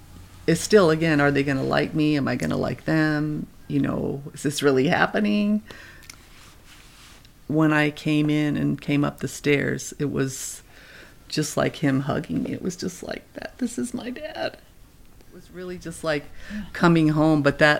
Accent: England, United Kingdom; born there; she gave me a little box, and it had some letters that people had written to her when I was born in England

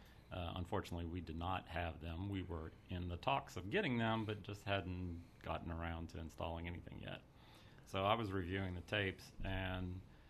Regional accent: Morgan City, Louisiana, United States; Morgan City, Louisiana.

